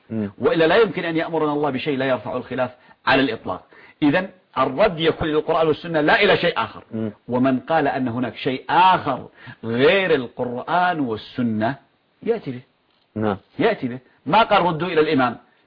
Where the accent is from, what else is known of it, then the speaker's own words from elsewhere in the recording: Yemen; تجد مثلا عندنا في اليمن